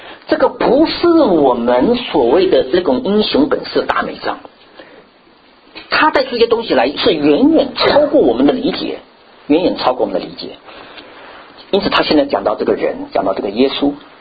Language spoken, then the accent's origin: Chinese; China; 按照我们中国人来讲的话，中国的历史来讲的话